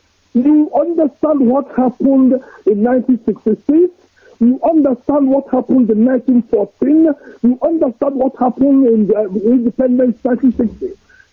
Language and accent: English; Nigeria; now in London, United Kingdom; I'm from Orodom, Biafra land. I'm calling from London, UK.